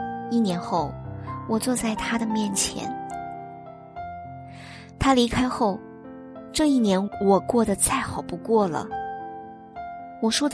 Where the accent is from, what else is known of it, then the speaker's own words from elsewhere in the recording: Beijing, China; 我是土生土长的80后北京胡同女孩，我爸是贵族家庭，又是单亲，被打成黑五类。我妈是工人家庭，但属于红五类。